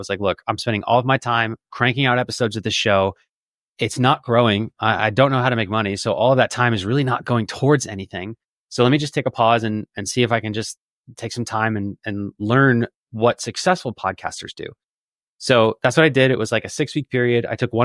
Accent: Philadelphia, Pennsylvania, United States; I was super passionate about my hometown, which is Philadelphia, Pennsylvania.

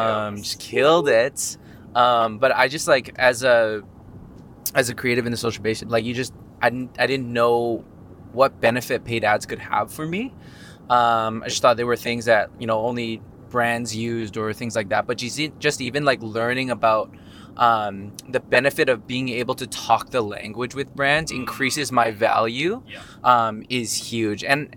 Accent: Vancouver, British Columbia, Canada; I'm from Vancouver. Oh, coming from Vancouver, BC.

